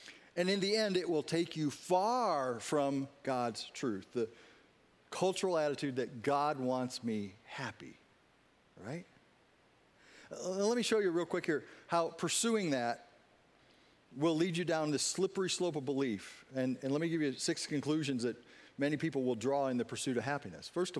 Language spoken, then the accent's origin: English; United States; I'm an American.